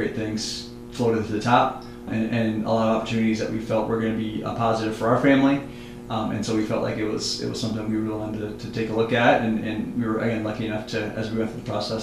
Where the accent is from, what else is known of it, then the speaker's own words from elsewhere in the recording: Sumner, United States; I grew up in Sumner, a little bit closer